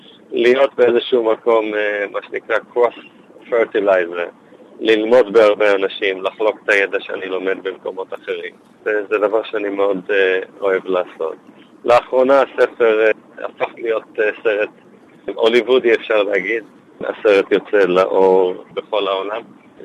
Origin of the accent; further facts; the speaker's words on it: Tel Aviv, Tel Aviv District, Israel; נולדתי בתל אביב, גדלתי בישראל.